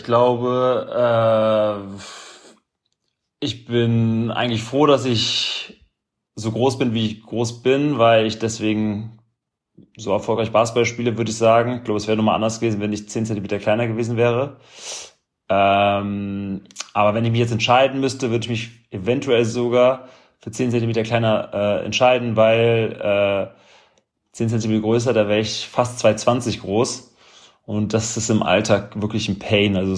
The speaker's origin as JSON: {"language": "German", "country": "Germany", "said": "Als Deutscher hat man natürlich Dirk Nowitzki immer verfolgt."}